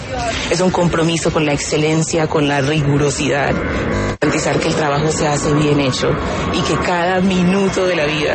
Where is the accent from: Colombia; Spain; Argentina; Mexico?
Colombia; Istmina, Chocó; also born or lived in Cali; Allí regresamos al municipio de Ismina, al departamento del Chocó, y desde preescolar estudié en la Escuela Normal Superior Nuestra Señora de las Mercedes